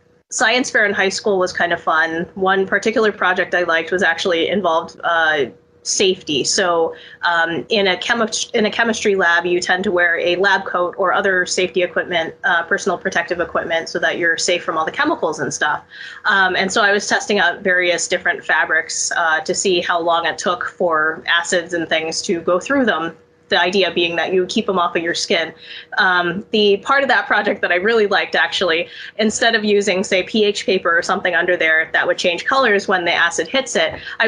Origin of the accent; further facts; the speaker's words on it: Houston, Texas, United States; Growing up in Houston, right down the street from the Johnson Space Center, which is the home of all the astronauts, of course, space was really cool.